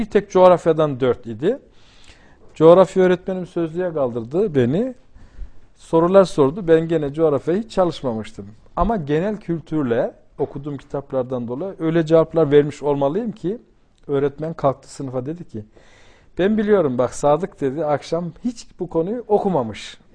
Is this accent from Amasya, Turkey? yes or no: yes; Amasya, Turkey; born there; Efendim ben Amasya doğumluyum. Biz köyde okuduk.